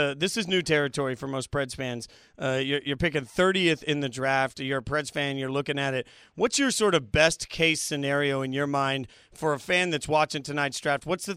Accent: Las Vegas, Nevada, United States; now in Nashville, United States; I'm from Vegas originally, even though we're in Nashville now

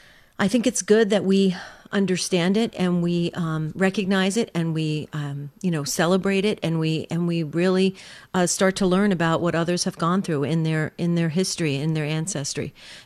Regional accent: East Coast, United States; I grew up in the East, the East Coast, and we didn't.

